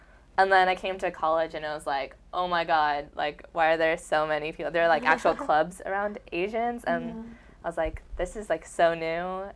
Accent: Salem, Oregon, United States; so I was born and raised in Salem, Oregon. So, yeah, I'm not going very far right now in terms of distance from home.

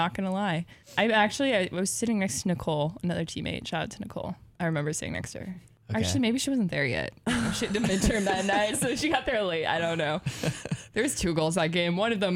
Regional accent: Portland, United States; I'm from Portland, so it's like an hour and a half.

